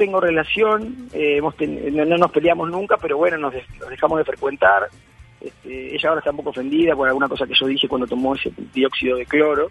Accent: Uruguay; now in Buenos Aires, Argentina; mi lugar en el mundo sea Buenos Aires, lógicamente. Uh-huh. Vivo acá hace 30 y pico de años. Pero la verdad es que soy uruguayo, no negaría eso, ni tengo por qué.

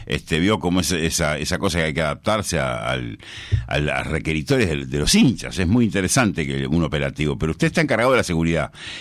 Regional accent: Uruguay; Con la circunstancia de que acá, si somos uruguayos, salimos del estadio y nos vamos para casa.

